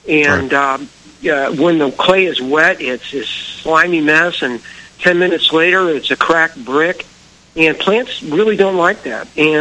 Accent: Florissant, Missouri, United States; I grew up near St. Louis in the county in a place called Florissant, which is connected to Ferguson.

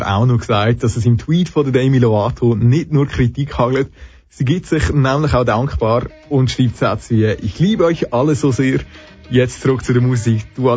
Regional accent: Switzerland; Bei uns in der Schweiz stellt man sich ja jeden Dezember die gleiche Frage.

